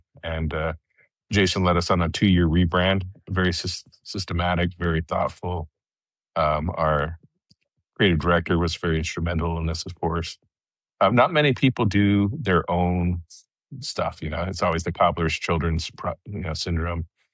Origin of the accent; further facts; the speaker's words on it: Indonesia; now in United States; So I grew up in Indonesia. I'm a missionary kid, so I grew up there